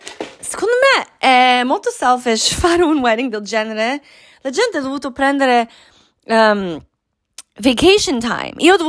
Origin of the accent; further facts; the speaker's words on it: Croatia; Italian is a second language; eravamo due immigrati comunisti, lei cinese, io croata